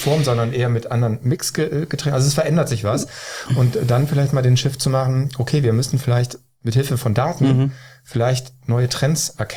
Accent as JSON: {"language": "German", "town": "Düsseldorf", "region": "North Rhine-Westphalia", "country": "Germany", "said": "ich komme aus Düsseldorf"}